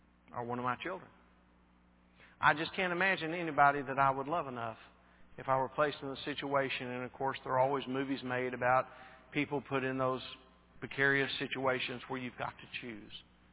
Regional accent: Texas, United States; Now, when I was growing up in East Texas, we said "washed."

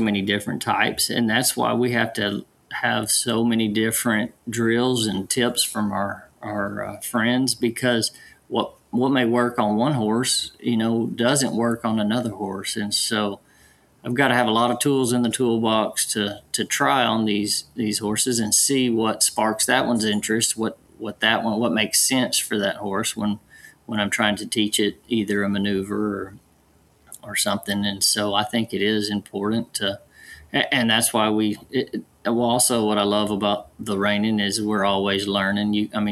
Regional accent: College Station, Texas, United States; I'm from Bryan College Station, went to Texas A&M

